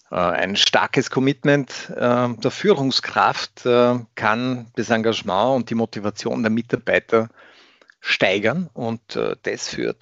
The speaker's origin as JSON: {"language": "German", "country": "Austria", "said": "als Österreicher"}